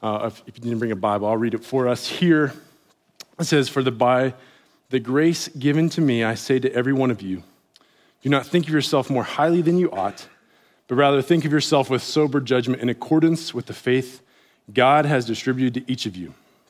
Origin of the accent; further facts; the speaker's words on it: West Virginia, United States; accent: West Virginia; I won't talk too fast, because I know when I do, then my West Virginia accent comes out even faster, and I'll lose everybody.